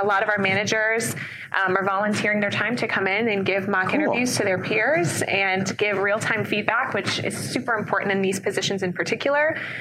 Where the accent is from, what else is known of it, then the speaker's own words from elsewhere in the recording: Michigan, United States; And I was hearing about it from people who didn't know I was from Michigan all throughout the conference, which is amazing.